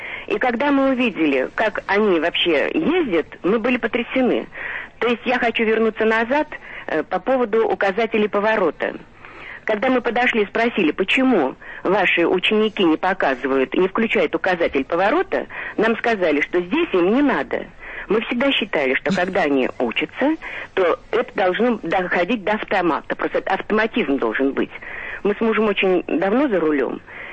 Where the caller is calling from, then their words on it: Saint Petersburg, Russia; Я из Ленинграда, из